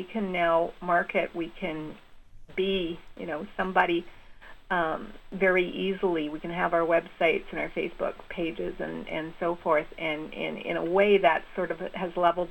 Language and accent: English; Canada; And for me to get published as a Canadian, I pretty well had to get a U.S. publisher.